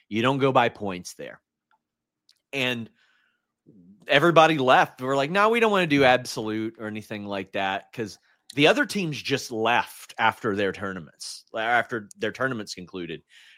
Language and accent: English; Elizabethtown, Kentucky, United States; I'm from Elizabethtown, Kentucky, and wow, everyone in that picture looks familiar.